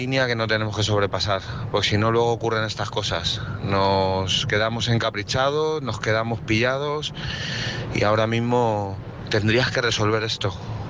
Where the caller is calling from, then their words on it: Madrid, Community of Madrid, Spain; de Madrid.